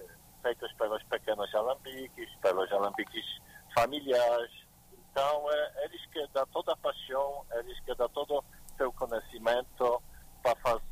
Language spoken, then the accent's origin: Portuguese; Poland; Portuguese is a second language; now in United Kingdom; Olha, na verdade eu sou polonês, de hoje, moro na Inglaterra